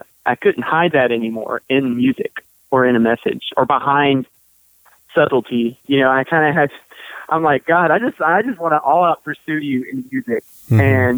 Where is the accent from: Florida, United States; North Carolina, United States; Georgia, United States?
Florida, United States; born there; And it's a kind of a place I was born. I was born in Central Florida. My family's from Central Florida